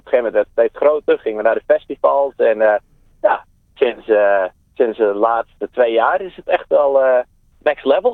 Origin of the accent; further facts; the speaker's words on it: Menaldum, Friesland, Netherlands; Ja, zeker. Geboren en getogen in Friesland. En ik spreek zelfs Fries.